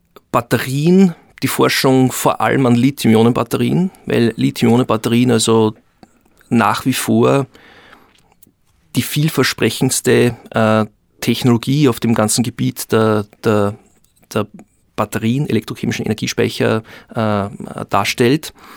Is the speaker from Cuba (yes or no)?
no; Austria; born there; also ich bin ein gebürtiger Österreicher